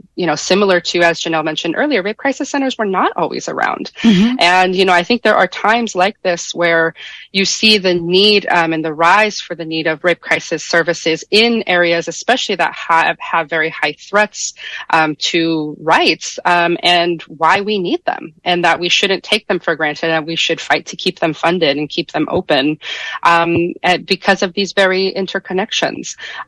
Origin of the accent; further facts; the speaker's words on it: San Diego, California, United States; I grew up in California. I'm originally from San Diego.